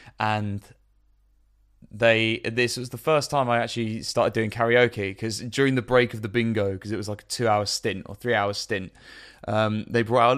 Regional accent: Maidstone, South East England, United Kingdom; So I was born in Maidstone, and I remember spending pretty much 13, 14 years of my life there. I went to primary school in Barming, and then sooner or later got old enough to go to secondary school, which was Oakwood Park, I believe.

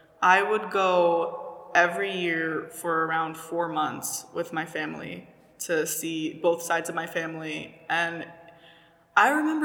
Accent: Syria; oh, I'm from Syria.

